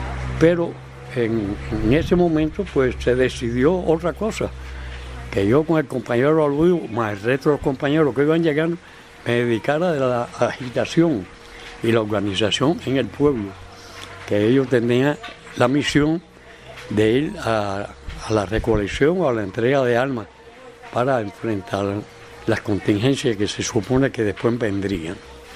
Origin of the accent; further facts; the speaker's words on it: Cuba; llenarlo de orgullo como cubano, como hombre, como revolucionario.